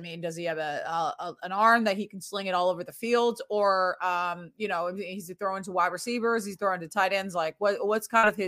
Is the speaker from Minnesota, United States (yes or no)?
no; Winchester, Massachusetts, United States; I grew up 8 miles north of Boston in a suburb called Winchester, Massachusetts. Very fancy white collar town